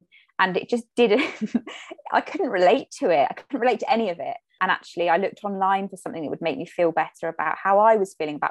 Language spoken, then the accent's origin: English; South West England, United Kingdom; I grew up in Cornwall